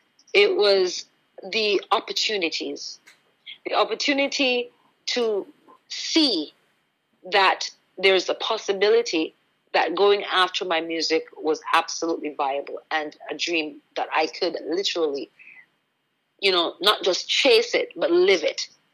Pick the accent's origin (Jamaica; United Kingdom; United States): Jamaica; as a Jamaican as well. She's also Jamaican background.